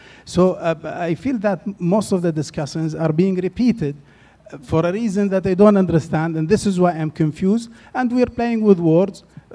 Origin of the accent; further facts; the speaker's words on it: Saudi Arabia; English is a second language; from Saudi Arabia, and I had to ask for the floor